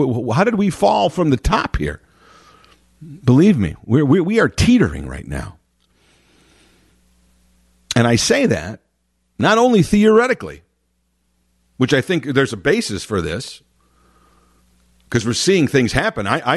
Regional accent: United States; it was very surreal to be in England as an American on 4th of July, enemy territory, right?

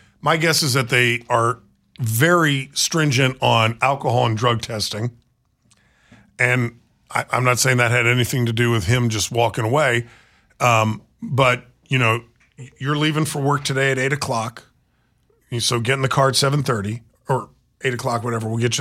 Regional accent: Leavenworth, Kansas, United States; when I was growing up in Lansing-Leavenworth

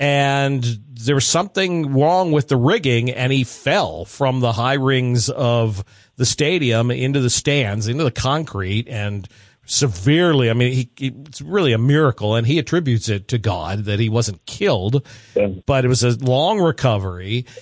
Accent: Scotland, United Kingdom; I'm a Scotsman

